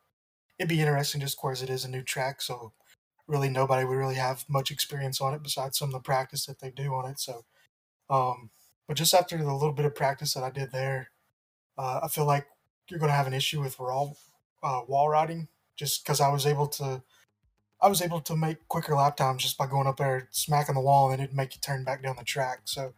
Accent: Tennessee, United States; See, I'm from Tennessee. That's too big of a word.

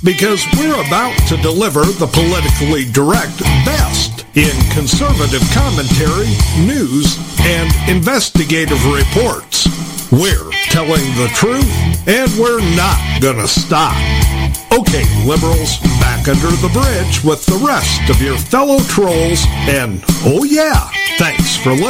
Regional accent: Lincoln, Nebraska, United States; you know, I grew up in Lincoln, which is a lot further south, further east.

